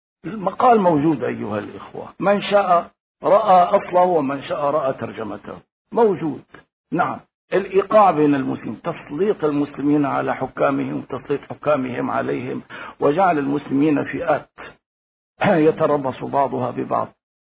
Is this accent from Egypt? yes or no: no; Syria; الآن عندنا في سوريا هؤلاء يذهبون إلى القرى